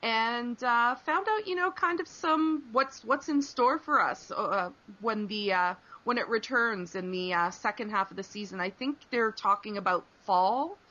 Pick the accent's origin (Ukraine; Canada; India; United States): Canada; as a Canadian, I think that's kind of cool